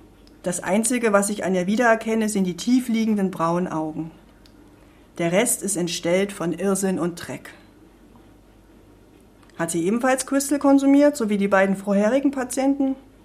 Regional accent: Erfurt, Thuringia, Germany; ich bin eine Erfurter Autorin

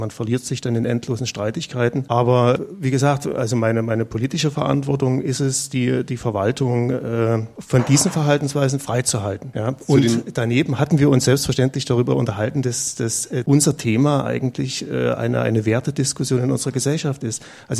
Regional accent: East Germany, Germany; Also die als Ostdeutscher haben Sie selbstverständlich Diskriminierung erfahren

